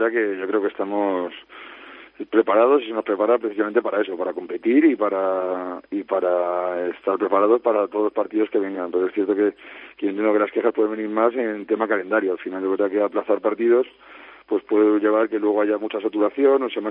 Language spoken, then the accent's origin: Spanish; Madrid, Community of Madrid, Spain; yo por suerte soy de Madrid